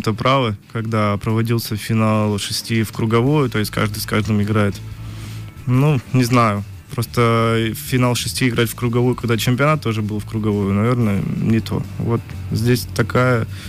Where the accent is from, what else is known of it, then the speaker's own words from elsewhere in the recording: Alapayevsk, Sverdlovsk Oblast, Russia; Начинал заниматься волейболом в Свердловской области, город Алапаевск, откуда я родом.